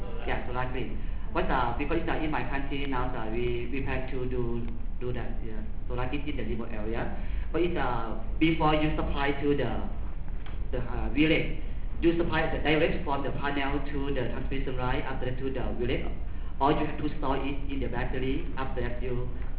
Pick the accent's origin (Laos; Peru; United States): Laos; I am the delegate from Lao.